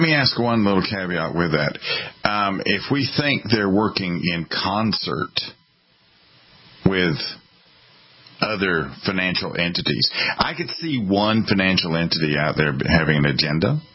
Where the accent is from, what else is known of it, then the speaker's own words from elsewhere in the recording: Canada; We're Canadian. We're not even part of the process.